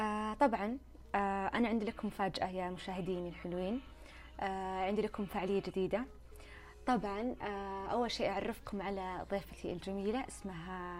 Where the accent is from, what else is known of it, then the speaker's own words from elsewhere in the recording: Riyadh, Riyadh Province, Saudi Arabia; كان الاجواء عندنا في الرياض مرة بطر والزحمة،